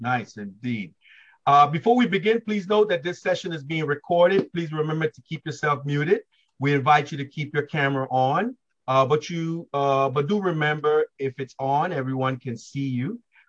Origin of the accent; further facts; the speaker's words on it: Brooklyn, New York, United States; Mr. Forbes is a native New Yorker who was born, raised, and still lives in Brooklyn, my hometown as well.